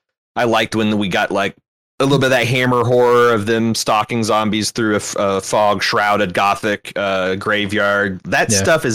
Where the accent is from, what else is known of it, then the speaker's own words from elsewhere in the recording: United Kingdom; As a British man myself, it borders on a war crime.